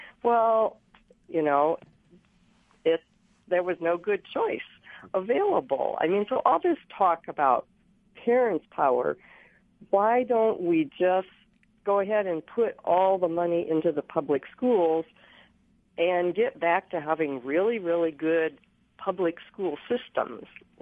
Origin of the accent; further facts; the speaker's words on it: Fort Wayne, Indiana, United States; now in Indianapolis, United States; Well, I grew up in Fort Wayne, and we had a great public school system. I live down here in Indy now.